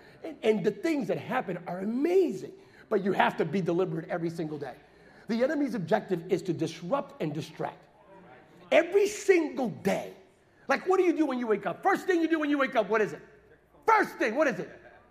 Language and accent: English; Pennsylvania, United States; I grew up in Pennsylvania.